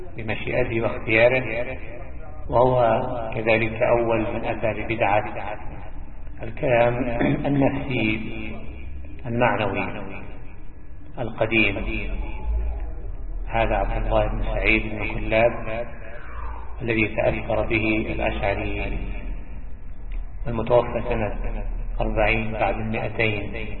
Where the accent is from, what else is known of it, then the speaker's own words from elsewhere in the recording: Egypt; ومن العجل أن بلادنا مصر تصدر تلك الدول